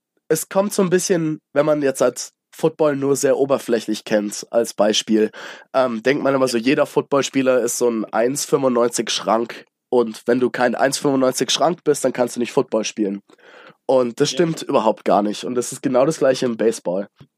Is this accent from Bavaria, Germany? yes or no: yes; Munich, Bavaria, Germany; born there; als gebürtiger Münchner